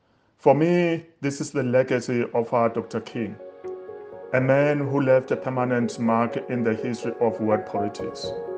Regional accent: Eswatini; now in Australia; I am from Swaziland, living in exile in Australia.

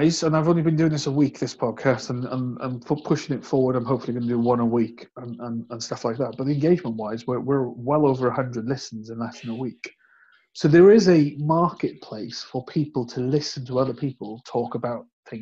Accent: Wales, United Kingdom; accent: Welsh; because they don't understand my Welsh accent mostly.

